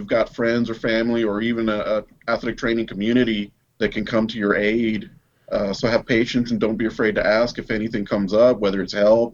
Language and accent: English; Houston, Texas, United States; And I'm from Houston, and I actually went to Arlington, so that's a couple hundred miles away.